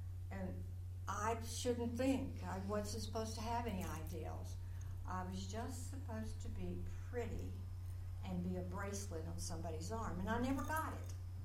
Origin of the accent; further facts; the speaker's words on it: Mississippi, United States; born there; also born or lived in West Texas; I was born in Mississippi, but my father couldn't find work.